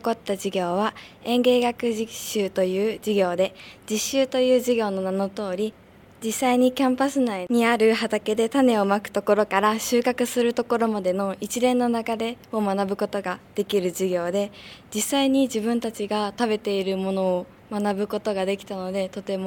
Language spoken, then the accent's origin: Japanese; Fuji, Shizuoka, Japan; now in Fujisawa, Japan; 私の地元である静岡県富士市は公共交通機関が藤沢市ほど発達してなくて